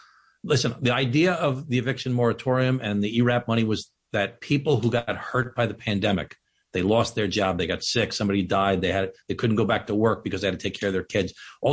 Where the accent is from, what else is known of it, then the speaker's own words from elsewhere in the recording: Glen Cove, New York, United States; also born or lived in Manhattan; I grew up in Glen Cove.